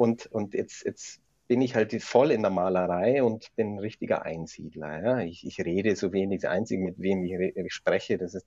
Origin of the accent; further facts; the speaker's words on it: Bavaria, Germany; Ich bin halt doch ein Bayer, gell?